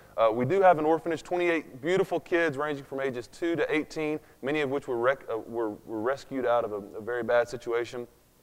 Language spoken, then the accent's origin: English; Tennessee, United States; It should be funny enough for you, my accent, which will become apparently clear here in a minute, because we're originally from East Tennessee, close to the Great Smoky Mountains.